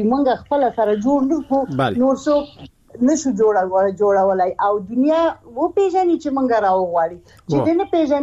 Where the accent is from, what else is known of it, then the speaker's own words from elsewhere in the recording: Afghanistan; چې زه د افغانستان یم افغانۍ یم